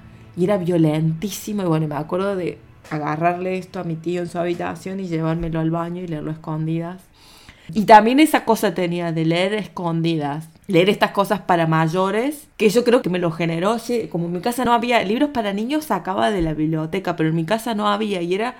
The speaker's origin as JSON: {"language": "Spanish", "country": "Argentina", "said": "en Argentina lo vemos así como los colombianos deben"}